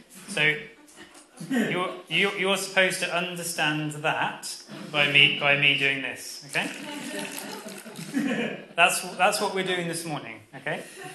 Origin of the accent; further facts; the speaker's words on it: United Kingdom; as British people, we think that it's great to name things after kings and queens